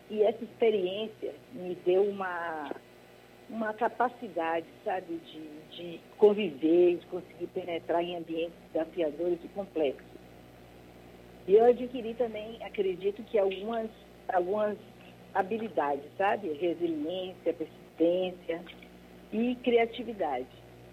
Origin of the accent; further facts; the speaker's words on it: Salvador, Bahia, Brazil; moved away as an adult; now in São Paulo, Brazil; eu sou baiana, nasci e me criei em Salvador. Depois de casar, vim morar em São Paulo. E moro em São Paulo desde 1990. Né? Tenho 57 anos